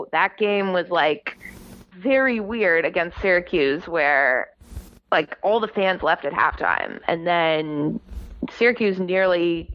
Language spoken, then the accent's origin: English; Canada; I'm Canadian. So I'm going to put that out there right now. Maybe you've heard it in my accent